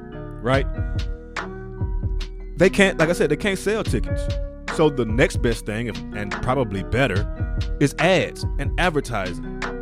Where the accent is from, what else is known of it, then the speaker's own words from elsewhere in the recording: Atlanta, Georgia, United States; Like I said, I'm from Atlanta. I live in Atlanta.